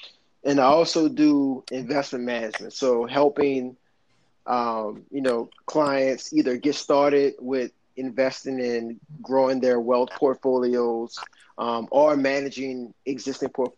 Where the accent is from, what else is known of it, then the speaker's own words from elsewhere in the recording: New Orleans, Louisiana, United States; also born or lived in Hammond, Louisiana; I had just finished undergrad at Southeastern Louisiana University. So I'm originally from New Orleans.